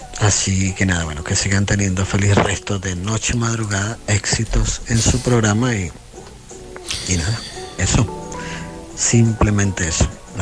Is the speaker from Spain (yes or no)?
no; Venezuela; Un placer … soy venezolano.